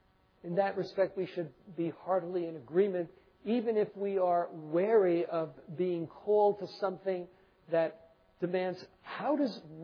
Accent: New York City, New York, United States; I mean, you know, growing up in New York City, you get an idea of how the absurd levels of this were enacted

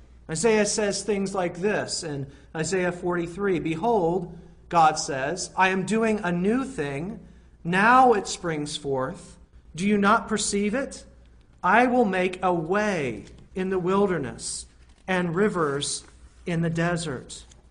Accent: Tennessee, United States; also born or lived in Northeast US; Although I grew up in the South in Tennessee, I've always felt at home ministering in the Northeast, where I was born.

